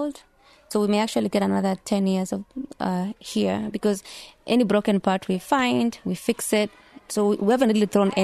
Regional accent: Mogotio, Baringo County, Kenya; grew up in Mogotio.

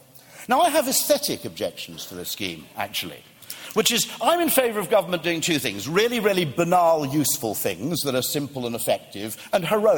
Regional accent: Wales, United Kingdom; I come from South Wales

